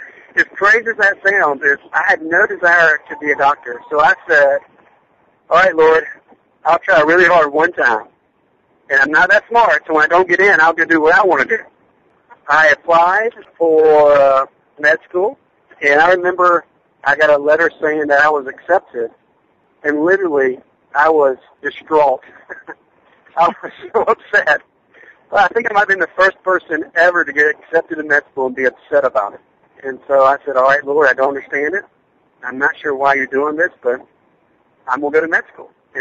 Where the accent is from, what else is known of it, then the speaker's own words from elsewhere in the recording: Columbus, Georgia, United States; Well, I grew up in Columbus, Georgia, and I really grew up in a great family.